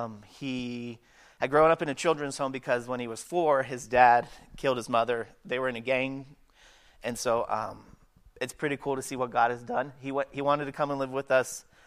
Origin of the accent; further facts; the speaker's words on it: Melbourne, Florida, United States; I grew up in Melbourne, Florida